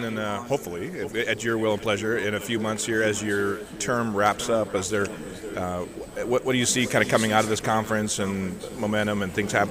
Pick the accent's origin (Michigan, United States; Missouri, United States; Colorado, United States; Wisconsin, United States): Wisconsin, United States; I'm a fellow cheesehead. I was born and raised in Wisconsin